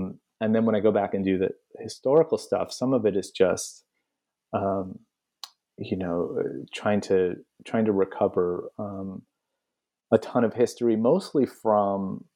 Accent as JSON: {"language": "English", "country": "United States", "said": "the shocking ignorance of being an American who can grow up essentially just right alongside another country"}